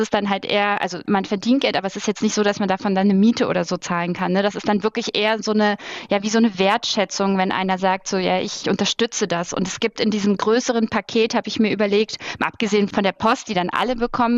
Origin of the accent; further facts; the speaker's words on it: Berlin, Germany; da, wo ich herkomme, aus der Platte in Hohenschönhausen